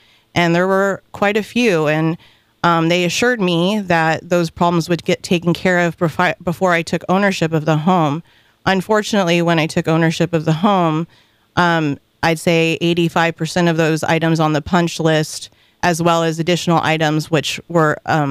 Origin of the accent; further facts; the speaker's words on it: California, United States; I came from the Bay Area and, of course, love the Bay Area.